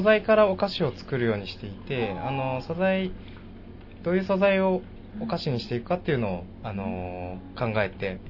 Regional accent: Kofu, Yamanashi, Japan; born there; はい、出身は甲府で生まれました、はい。

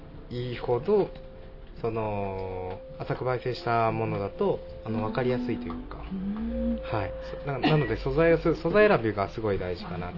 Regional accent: Kofu, Yamanashi, Japan; born there; はい、出身は甲府で生まれました、はい。

